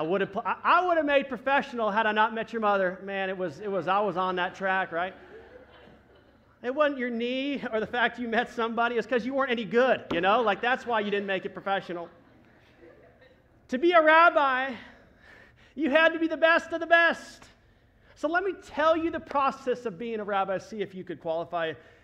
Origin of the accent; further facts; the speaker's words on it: Dallas, Texas, United States; It's kind of like for me growing up in Dallas wanting to play for the Dallas Cowboys one day.